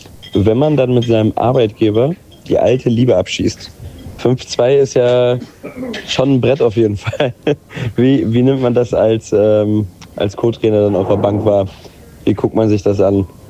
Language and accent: German; Herne, North Rhine-Westphalia, Germany; born there; Als gebürtiger Herner verbindet uns ja was.